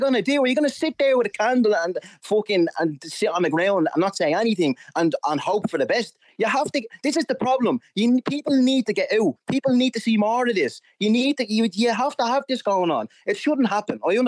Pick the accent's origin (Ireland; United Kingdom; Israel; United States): Ireland; Coolock, Leinster; It's the people's area. It's not the guards' area. It's our area. I'm from Coolock. It's our area.